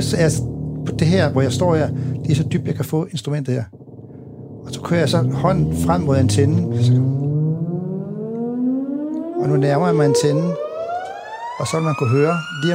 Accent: Holstebro, Central Denmark Region, Denmark; Jeg er jo fra Holstebro i Jylland, og min far solgte billetter i Holstebro Bio, og min mor solgte slik.

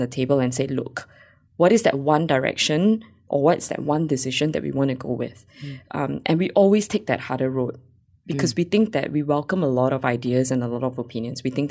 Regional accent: Malaysia; I'm Asian and I'm Malaysian, so why not come home?

